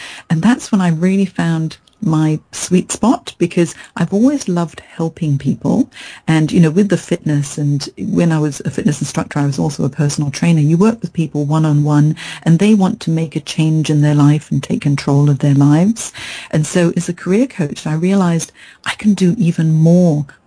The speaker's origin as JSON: {"language": "English", "country": "Hong Kong", "tie": "born or raised there", "also_born_or_lived": "Minnesota, United States", "said": "because that's my home. I'm half Chinese, half English, and I grew up in Hong Kong"}